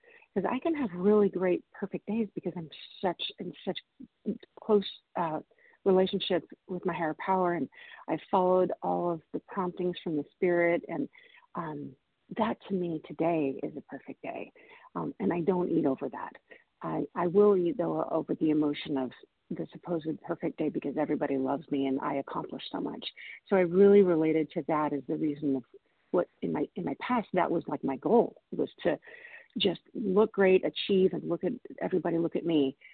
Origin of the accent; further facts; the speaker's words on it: Washington, United States; I'm from Washington State, recovering compulsive overeater.